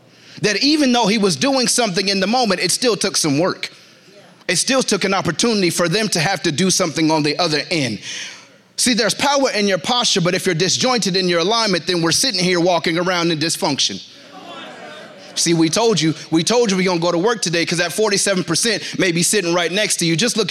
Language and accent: English; Reno, Nevada, United States; also born or lived in Denver, Colorado; We're from Reno, Nevada. Small, small place by way of Denver, Colorado for the last 12, 13 years.